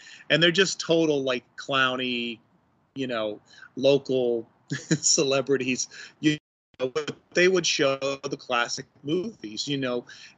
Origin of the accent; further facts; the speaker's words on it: Cleveland, Ohio, United States; I grew up in Cleveland, and so it definitely had the Saturday afternoon, Friday midnight creature feature.